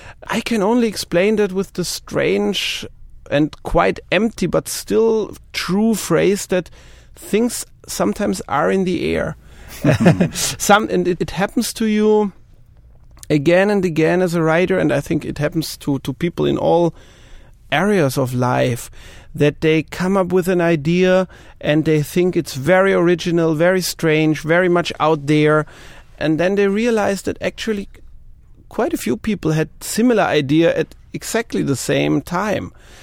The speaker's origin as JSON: {"language": "English", "region": "Vienna", "country": "Austria", "tie": "born or raised there", "said": "I grew up in Vienna, not far from the border to Hungary and the border to Czechoslovakia"}